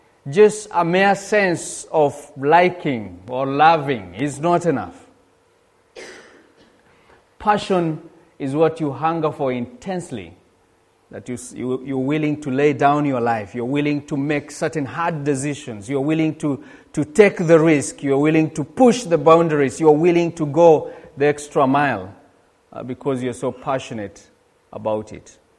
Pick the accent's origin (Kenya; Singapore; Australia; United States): Kenya; now in United Kingdom; we come from Kenya, and we are students at All Nations in our second year now.